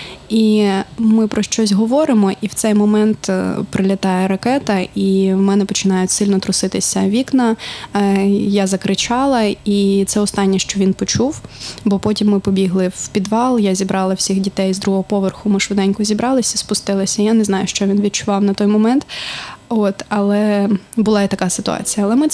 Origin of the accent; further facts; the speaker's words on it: Donetsk Oblast, Ukraine; first language Russian; Ukrainian is a second language; я з Донецької області сама, і я зростала в російськомовній сім'ї. Ну, як ми говоримо, не російська мова, а східноукраїнська, тому що вона трохи відрізняється від російської.